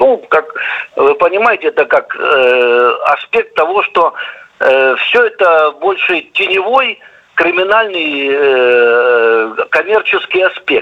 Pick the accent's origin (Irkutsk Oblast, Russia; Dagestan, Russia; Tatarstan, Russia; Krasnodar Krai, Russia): Krasnodar Krai, Russia; Novorossiysk; помню еще, как уроженец города Новороссийска, когда я еще мальчиком там бегал по малой земле